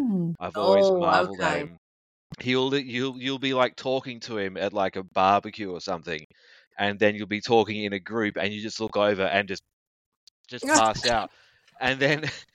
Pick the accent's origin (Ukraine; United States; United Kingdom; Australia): Australia; And I know I'm Australian and biased, but like, I think everyone agrees.